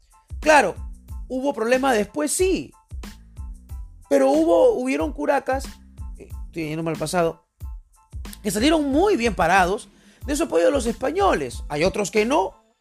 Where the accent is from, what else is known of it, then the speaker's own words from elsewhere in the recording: Peru; tenemos que, quizás como peruanos, desterrar esos discursos de candidatos presidenciales